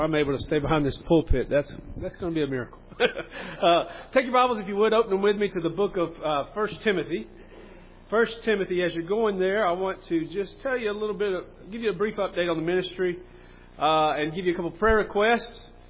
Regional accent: Dalton, Georgia, United States; as a country boy from the hills of North Georgia. I'm just from Dalton, Georgia, just down the road.

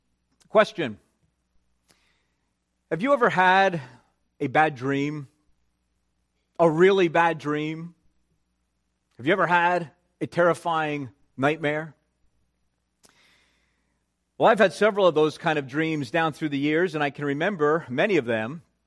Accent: Wayne, New Jersey, United States; I was at the intersection of Ratzer Road and Valley Road in my hometown of Wayne, New Jersey.

